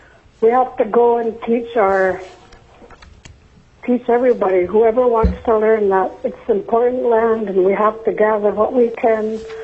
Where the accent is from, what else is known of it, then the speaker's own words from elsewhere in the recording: Alaska, United States; now in Anchorage, United States; I'm currently living in Anchorage. I grew up in Keller and Brevik